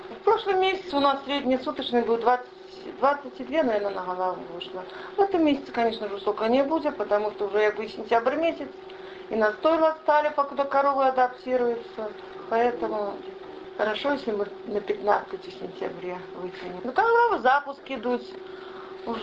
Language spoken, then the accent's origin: Russian; Rechitsa, Gomel Region, Belarus; now in Beshenkovichi, Belarus; Я приехала из Гомельской области с Речицы. Вот так и осталось в 90-м году. Приехала, так и прижилась на Витебщине. Так и живу тут.